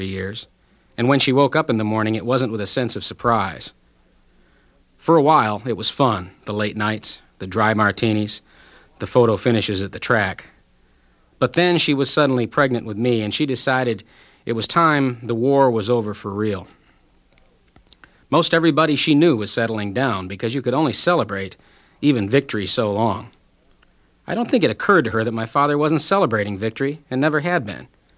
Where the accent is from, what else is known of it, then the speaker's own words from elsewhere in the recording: Gloversville, New York, United States; I grew up in upstate New York, as you might imagine, in a small town called Gloversville that was famous for all sorts of leather goods, particularly gloves.